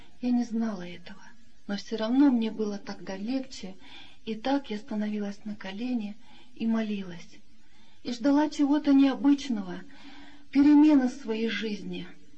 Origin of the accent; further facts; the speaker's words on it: Russia; Приехала я из России